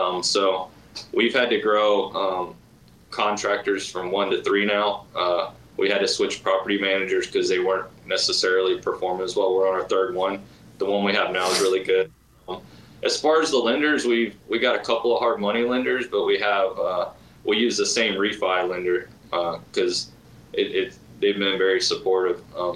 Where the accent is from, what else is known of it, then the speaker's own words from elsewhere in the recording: Atlanta, Georgia, United States; I'm from Atlanta, and there's a presence in Atlanta with Lifestyles